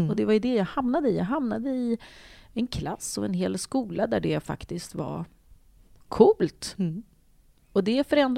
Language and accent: Swedish; Vånga, Östergötland, Sweden; born or raised there; also born or lived in Öxnered